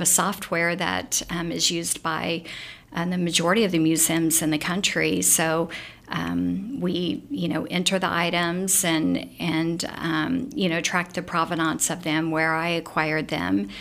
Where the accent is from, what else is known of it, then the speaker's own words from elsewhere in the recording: Tulsa, Oklahoma, United States; Yeah, I was born in Tulsa. I was born in West Tulsa, and just always loved music. We were a poor family.